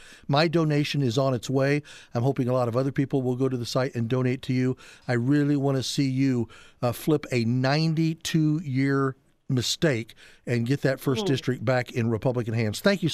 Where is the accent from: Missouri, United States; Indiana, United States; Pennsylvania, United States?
Indiana, United States; Indianapolis; But growing up in Indianapolis, I lived near Bob Shank Airport, there on the northwest side of Indianapolis.